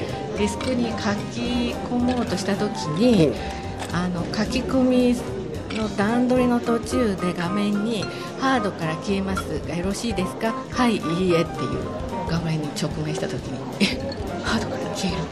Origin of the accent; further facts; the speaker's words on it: Okayama, Japan; now in Miami, United States; 生粋の岡山県人なんですがフロリダのマイアミに住んでます。